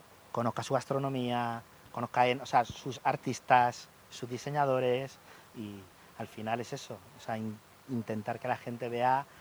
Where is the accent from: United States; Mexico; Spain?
Spain; Region of Murcia; yo como murciano, pues cómo no voy a apostar por todo esto